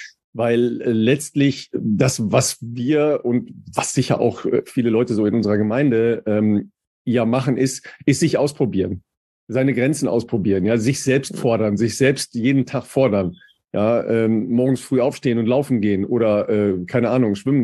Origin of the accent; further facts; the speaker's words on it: North Rhine-Westphalia, Germany; Das ist tatsächlich im Bergischen Land, sehr nah hier von meinem Haus und von meiner Heimat.